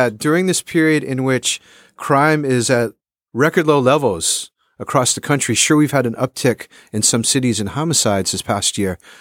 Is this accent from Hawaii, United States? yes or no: yes; Honolulu, Hawaii, United States; born or raised there